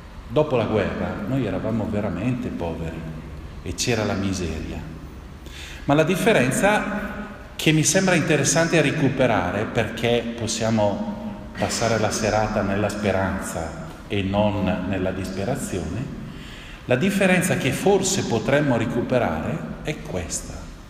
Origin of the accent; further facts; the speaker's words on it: Bergamo, Lombardy, Italy; Devo anche aggiungere che in quanto bergamasco